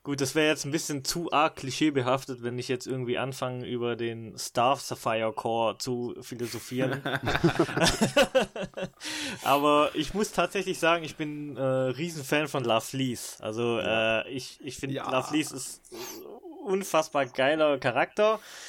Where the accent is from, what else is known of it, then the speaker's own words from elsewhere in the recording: Baden-Württemberg, Germany; Und halt als Schwabe kann ich mich halt erstens so damit ein bisschen identifizieren.